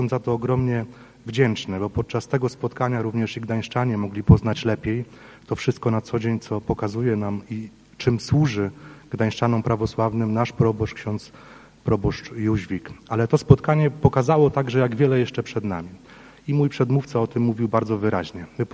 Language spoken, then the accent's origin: Polish; Podlaskie Voivodeship, Poland; Ja mam całe serce z Podlasia. Mój tata pochodzi z małej wsi Mień, tutaj niedaleko Was, 5 kilometrów od Brańska, 12 od Chodyszewa. Całe dzieciństwo spędziłem w tych terenach